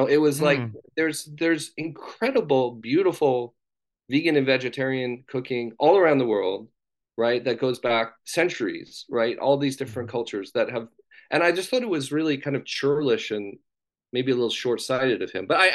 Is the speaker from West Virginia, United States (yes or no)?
no; Pasadena, California, United States; also born or lived in Laguna Beach; I grew up basically in Pasadena, which is where Julia Child was from. We are food lovers in Pasadena, pie and burger, et cetera. But I spent my summers in Laguna Beach.